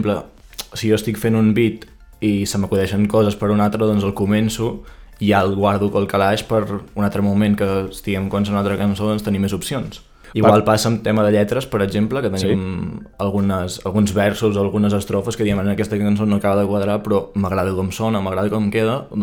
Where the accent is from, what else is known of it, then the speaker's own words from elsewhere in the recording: Catalonia, Spain; com que som de Catalunya, solem escoltar bastanta música en català